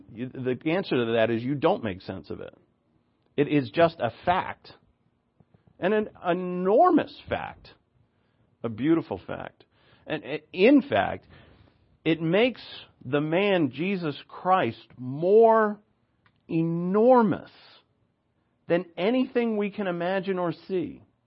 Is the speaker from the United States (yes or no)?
yes; Rhode Island, United States; Yeah, I'm a boy from Rhode Island. We have hills. We don't have anything like that.